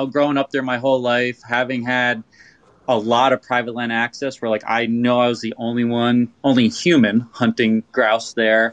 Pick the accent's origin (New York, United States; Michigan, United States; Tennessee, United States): New York, United States; So being a New Yorker and hunting in the Northeast